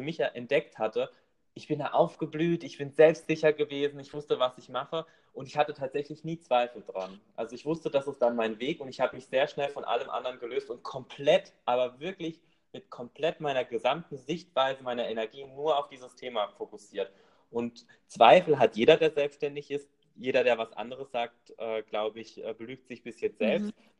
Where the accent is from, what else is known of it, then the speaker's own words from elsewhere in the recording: Rastatt, Baden-Württemberg, Germany; ich komme ursprünglich aus Rastatt. Und Rastatt ist eine Barockstadt, das heißt, bei uns wird im Schloss geheiratet